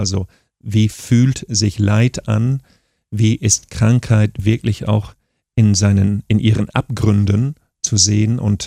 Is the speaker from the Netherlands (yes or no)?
no; Lower Saxony, Germany; weil ich groß geworden bin im Emsland, Ecke Münsterland, Ecke Osnabrückerland mit vielen Kreuzen am Wegesrand, mit Kreuzen auf dem Hof mit Kreuzen in den Räumen